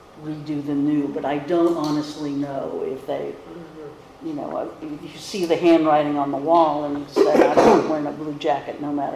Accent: California, United States; hi, I'm from California.

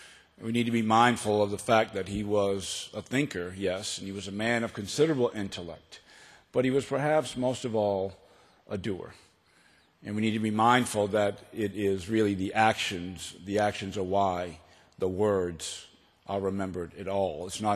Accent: Boston, Massachusetts, United States; accent: Boston; now in Columbia, United States; I am originally from Boston. I moved to the Midwest about 3 years ago, and I've learned, actually, that I need to stop saying that I'm from Boston. Because the minute I start talking, it is apparent that I am from Boston.

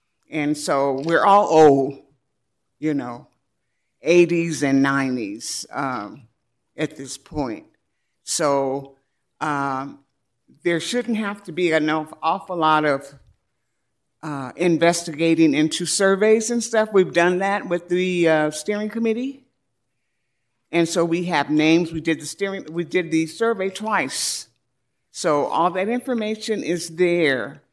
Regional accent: Russell City, California, United States; I was raised in Russell City for almost 30 years, or lived in Russell City.

